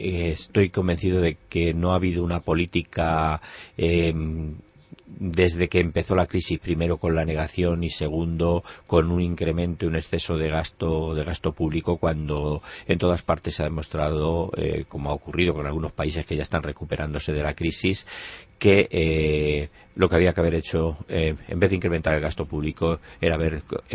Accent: Torrejón, Community of Madrid, Spain; yo nací en Torrejón, vivo entre Torrejón y Madrid y tengo la enorme suerte de seguir teniendo muchos de los amigos de la infancia, es decir, de aquellos con los que iba al colegio, a la escuela de Torrejón

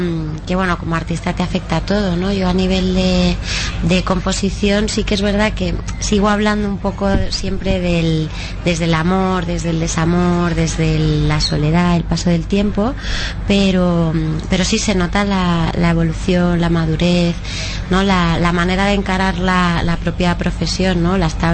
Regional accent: Madrid, Community of Madrid, Spain; yo soy de aquí, de Madrid, y aquí he venido un montón de veces.

